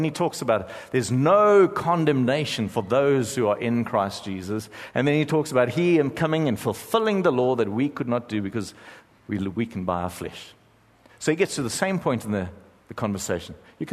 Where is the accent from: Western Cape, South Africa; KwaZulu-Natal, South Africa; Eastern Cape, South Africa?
KwaZulu-Natal, South Africa; Durban; I'm from Durban and everything's... problem was I was from the Bluff